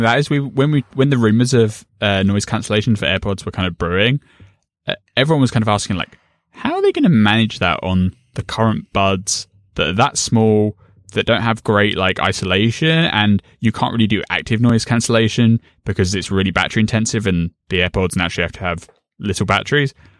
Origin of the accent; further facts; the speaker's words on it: United Kingdom; So you get quite a lot of newspaper options as a Brit